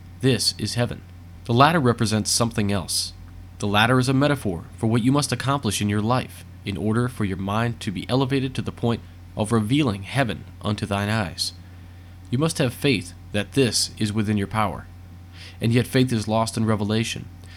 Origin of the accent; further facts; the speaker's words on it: Illinois, United States; soon I'll be taking in an effort to start a nonprofit charity based in my home state of Illinois.